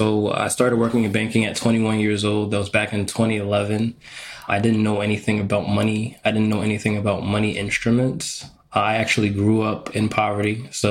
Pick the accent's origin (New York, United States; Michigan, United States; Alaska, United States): New York, United States; moved away; So I grew up in New York. My mom decided that she wanted to go to Texas. And so I was like, all right, I'll go with you.